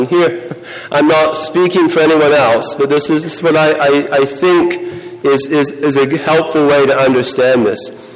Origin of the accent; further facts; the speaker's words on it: Hickory, North Carolina, United States; I'm from Hickory, North Carolina. I teach at Hickory Christian Academy there.